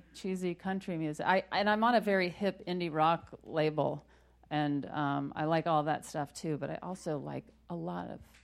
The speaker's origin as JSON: {"language": "English", "region": "Texas", "country": "United States", "tie": "born or raised there", "said": "We grew up together in Texas as kids, and Leslie and I didn't have any direction in life."}